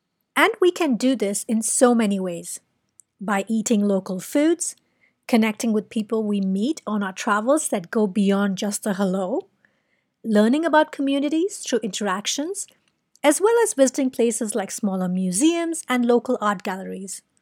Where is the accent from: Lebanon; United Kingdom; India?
India; Funny thing is that even though I'm Indian